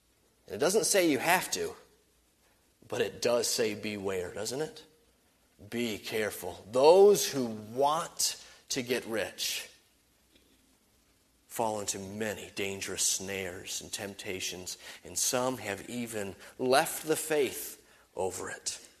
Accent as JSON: {"language": "English", "country": "United States", "said": "we're American folks, and I'm an American kid"}